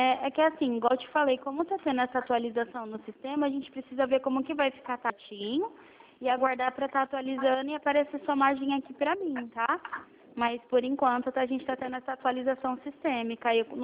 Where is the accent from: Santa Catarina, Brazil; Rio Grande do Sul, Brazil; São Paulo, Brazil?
São Paulo, Brazil; Presidente Prudente; eu sou daqui de Prudente.